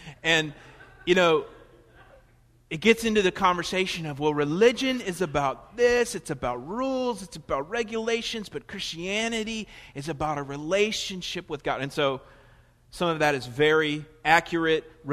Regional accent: Florida, United States; now in Raleigh, United States; and I'm from Florida, and my family's from South and Central Florida, so I'm not as Southern, even though I may sound it.

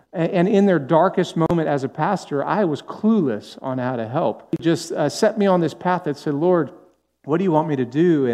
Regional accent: Los Angeles, California, United States; Growing up in Los Angeles, I knew the stories, but I had never been to the Dream Center.

